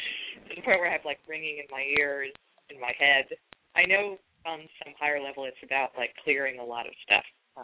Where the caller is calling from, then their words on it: New York, United States; I'm calling from New York.